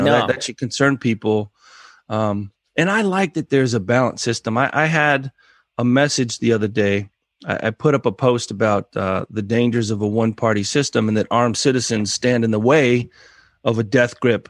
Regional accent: United States; Yeah, that's my tribe. I'm American.

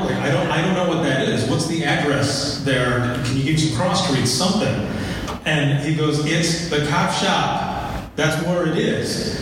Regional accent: Michigan, United States; also born or lived in Florida; when I moved from Michigan, or from Florida back to Michigan, back home, and I was working there

